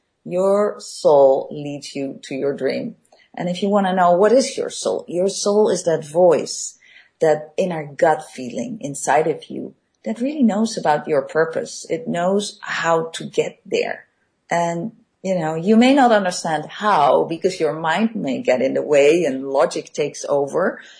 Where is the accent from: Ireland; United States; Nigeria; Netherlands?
Netherlands; And I came with a team from Singapore. And he was also Dutch.